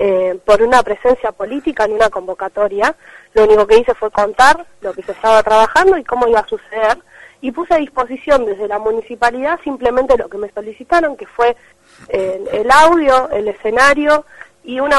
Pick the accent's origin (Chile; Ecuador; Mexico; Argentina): Argentina; Pinamar, Buenos Aires Province; Yo nací en Pinamar, vi crecer este lugar, sigo colaborando para su crecimiento.